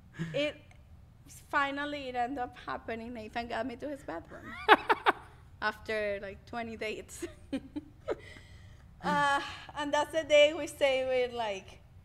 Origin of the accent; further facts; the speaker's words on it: Venezuela; English is a second language; And I was like, yes, I'm 22. I'm an actress from Venezuela.